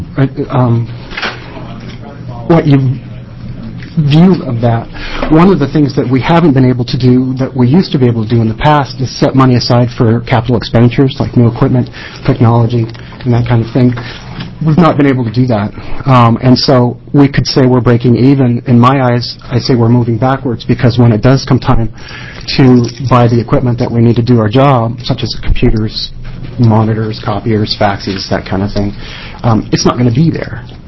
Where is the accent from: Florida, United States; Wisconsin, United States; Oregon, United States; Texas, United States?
Oregon, United States; Portland; I'm from Portland, Oregon.